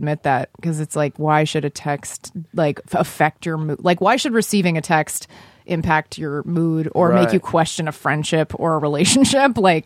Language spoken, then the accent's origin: English; Texas, United States; now in New York, United States; I think growing up in Texas, there were no real examples of like, this is a path that you can pursue